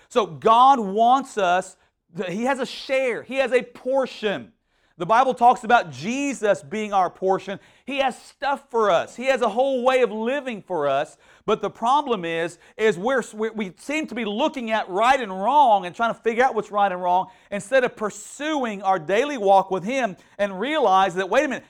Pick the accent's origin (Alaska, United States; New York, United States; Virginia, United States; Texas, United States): Texas, United States; Houston; And I grew up in Houston too, by the way, so that says a lot right there.